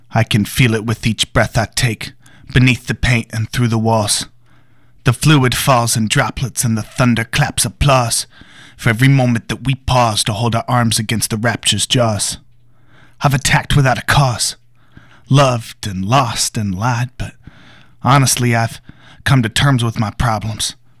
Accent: Minneapolis, Minnesota, United States; born there; Yeah, I was born in Minneapolis, but I didn't stay there long.

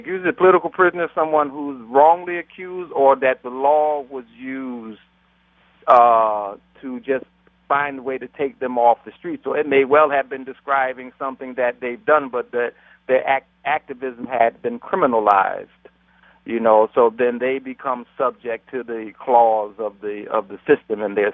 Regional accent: Plainfield, New Jersey, United States; we had a Panther chapter in my hometown in Plainfield, New Jersey

